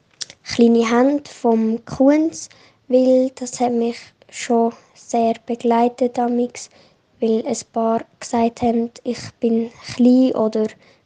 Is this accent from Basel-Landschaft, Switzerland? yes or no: yes; Diepflingen, Basel-Landschaft, Switzerland; ich bin 12 Jahre alt und ich komme aus Diepflingen.